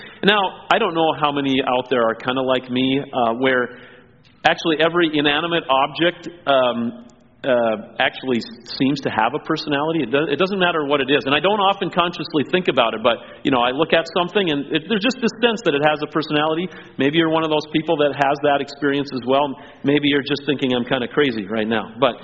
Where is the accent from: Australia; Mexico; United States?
Mexico; when I grew up in Mexico, at the market or in stores nearby, a lot of things were sold by weight